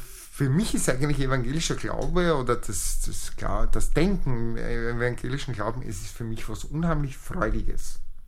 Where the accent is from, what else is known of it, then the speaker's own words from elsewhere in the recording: Lower Austria, Austria; als Evangelischer, ich selbst bin aufgewachsen in Niederösterreich in einem Dorf, wo, was weiß ich, 60 Evangelische und von 1500 Einwohnern.